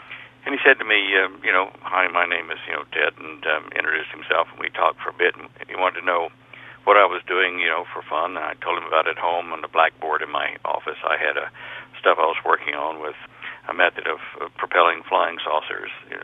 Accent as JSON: {"language": "English", "region": "Texas", "country": "United States", "tie": "born there", "said": "I was born down in Central Texas near Waco or Valley Mills."}